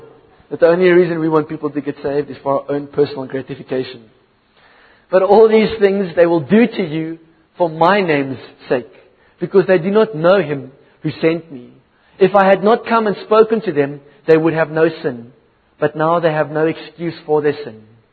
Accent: Virginia, Free State, South Africa; I come from Vrystaat, Virginia. I bought by Plat Afrikaans.

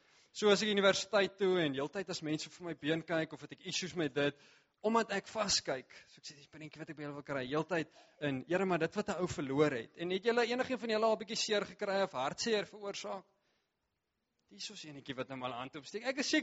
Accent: Bloemfontein, Free State, South Africa; Net ek kom van Bloemfontein af, enigiemand van julle wat miskien weet waar dit is, is daar in die Vrystaat.

